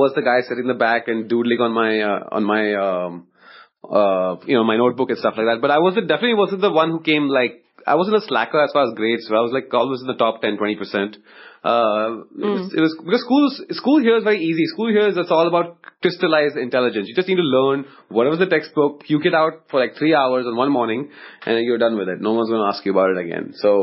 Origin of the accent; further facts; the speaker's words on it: Mumbai, Maharashtra, India; born there; Okay, I was born in Mumbai, where I live. In fact, not too far away from where I am right now. I was born in Bandra, at a maternity ward just right next to Pali Hill. That's where my grandparents lived, and my dad and my mom.